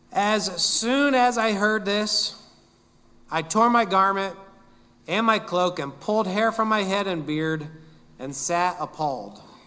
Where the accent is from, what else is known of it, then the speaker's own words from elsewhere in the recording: Amish country, United States; I'm from Amish country.